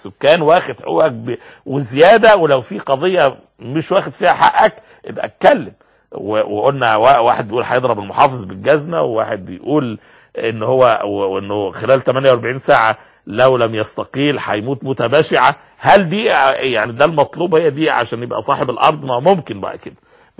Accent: Egypt; عندنا في مصر في عرق عربي خالص قبل الفتح الاسلامي لمصر

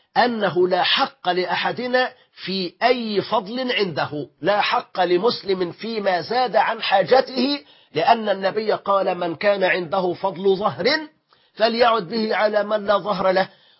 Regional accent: Egypt; لحللنا جزءا كبيرا من أزمة المواصلات عندنا في مصر.

